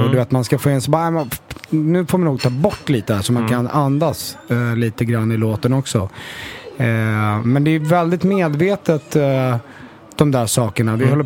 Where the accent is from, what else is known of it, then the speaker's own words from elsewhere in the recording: Stockholm, Stockholm County, Sweden; men vadå, jag är verkligen stockholmare